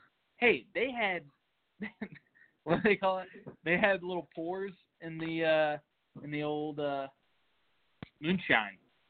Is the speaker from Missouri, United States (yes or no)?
yes; Missouri, United States; I grew up in Missouri with great barbecue.